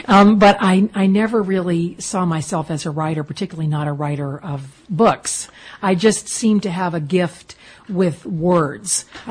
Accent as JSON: {"language": "English", "region": "Iowa", "country": "United States", "said": "And every time I tell someone that I'm from Iowa, I think, I should be saying New York or California or something, because those areas seem to sort of match me a little bit better."}